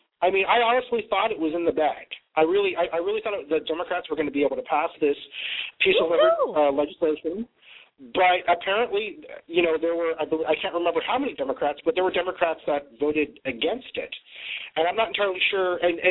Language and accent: English; Federal Way, Washington, United States; reading about drive-by shootings in my hometown in Federal Way.